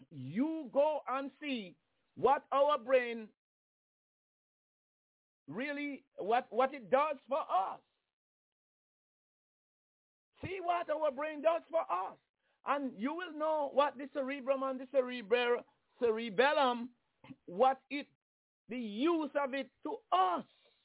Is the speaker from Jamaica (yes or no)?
yes; Jamaica; I come from Jamaica.